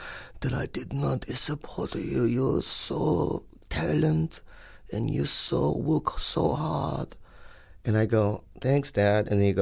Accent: San Diego, California, United States; also born or lived in Minnesota; When I was a kid, I lived in Minnesota, but mostly in San Diego. I was born in San Diego.

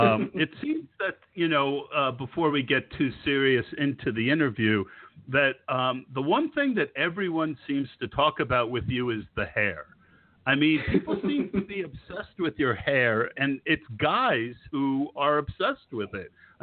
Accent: Scotch Plains, New Jersey, United States; I grew up in Scotch Plains, so about an hour north of you.

